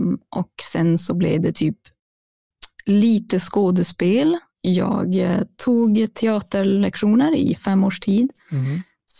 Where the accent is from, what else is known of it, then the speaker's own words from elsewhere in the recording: Kiruna, Norrbotten County, Sweden; now in Umeå, Sweden; Jag kommer från Kiruna, så hela vägen högst upp typ i Sverige. Vart det inte finns typ någonting, pretty much.